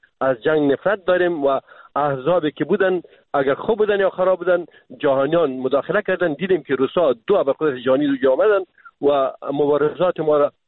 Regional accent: Afghanistan; ما افغان هستیم

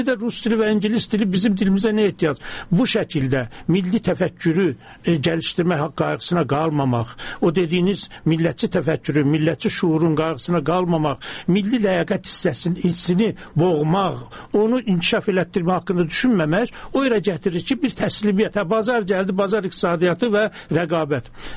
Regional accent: Xinjiang, China; Mən Doğu Türkistandan gəlmişəm, Çinin içində olmağına baxmayaraq, Çinin çox ciddi asimilasiya siyasəti var, amma dilini saxlayır.

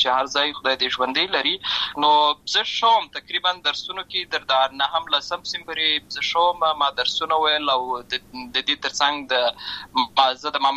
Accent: Lashkar Gah, Helmand, Afghanistan; زه په اصل کې د اروزګان ولایت یم، اما زه په هلمند ولایت لشکرګاه کې پیدا شوی یم، اما د لوی سوی یم.

